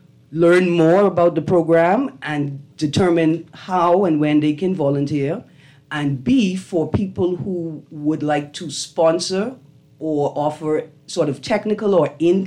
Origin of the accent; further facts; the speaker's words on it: Fresh Creek, Central Andros, Bahamas; I love it. I'm from Andres. I'm from Fresh Creek.